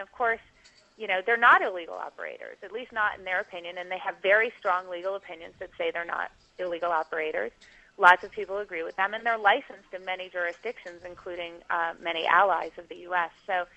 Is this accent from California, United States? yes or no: no; New Hampshire, United States; In my home state of New Hampshire, however, it's completely legal to play.